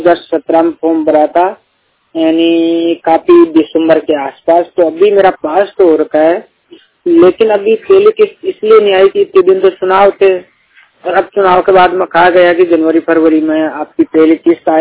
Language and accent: Hindi; Rajasthan, India; राजस्थान अजमेर जिले से हूँ। ग्रामीण क्षेत्र का रहने वाला हूँ